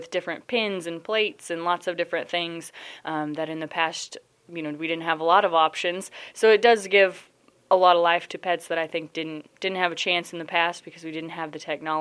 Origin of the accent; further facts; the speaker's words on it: Van Meter, Iowa, United States; I am originally from the Van Meter area.